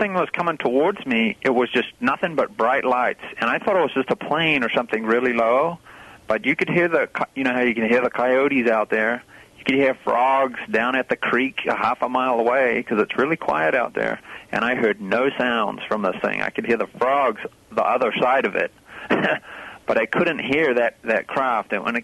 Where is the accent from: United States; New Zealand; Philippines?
New Zealand; I grew up in New Zealand, and in the early 80s, I saw a lot of weird craft down there